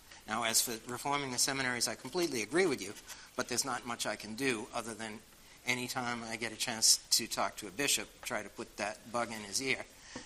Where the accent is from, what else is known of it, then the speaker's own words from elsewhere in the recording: Boston, Massachusetts, United States; accent: Boston; And for years I would give talks and people would hear my Boston accent. I would give talks around the country and people would hear the Boston accent